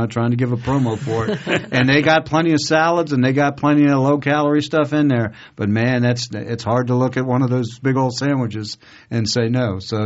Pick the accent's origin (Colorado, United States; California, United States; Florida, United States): Florida, United States; Miami; I'm used to a good deli sandwich. I'm from Miami. My parents are from New York, all right?